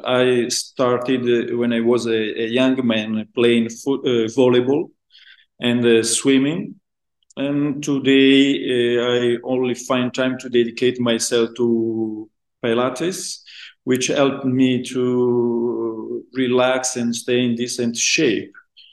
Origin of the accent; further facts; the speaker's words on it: Sardinia, Italy; moved away as an adult; I was born in Sardinia, where I lived until the age of 18. And Sardinia is the only place where I truly feel at home.